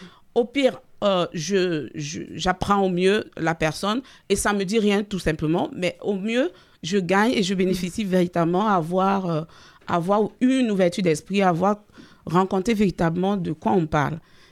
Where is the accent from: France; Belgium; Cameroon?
Cameroon; moi je suis originaire du Cameroun